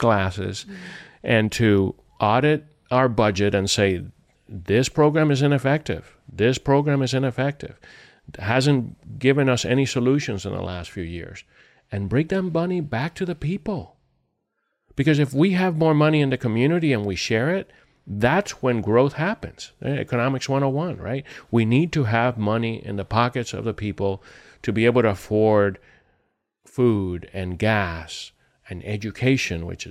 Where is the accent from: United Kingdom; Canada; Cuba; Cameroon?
Cuba; now in United States; You know, when I came to this country from Cuba, I never thought of division.